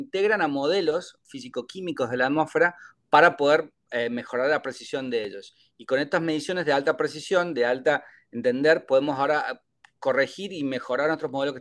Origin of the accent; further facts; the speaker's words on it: Mendoza, Argentina; also born or lived in Germany; now in United States; soy de Mendoza, al lado de Chile, así que casi, casi, está bien, Tony. Estudié, hice mi doctorado en Alemania y ahora vivo en Estados Unidos.